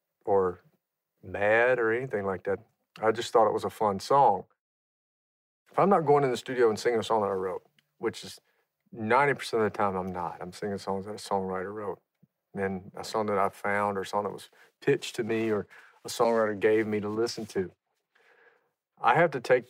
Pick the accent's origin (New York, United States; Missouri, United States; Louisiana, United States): Louisiana, United States; I grew up in Louisiana, and we used to drink Miller ponies sitting on a tailgate around a bonfire.